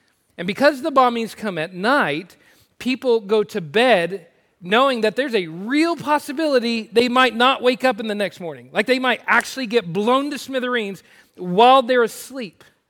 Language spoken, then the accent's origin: English; Oklahoma, United States; It's like I grew up in Oklahoma where in the summer times, like tornadoes could come in the middle of the night and you just kind of did your thing.